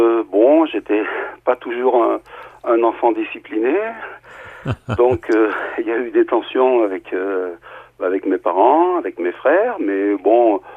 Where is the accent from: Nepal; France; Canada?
France; born there; Tous mes frères et sœurs, donc j'ai cinq frères et sœurs qui sont nés en Sicile. Et moi, le petit dernier, ben, je suis né en France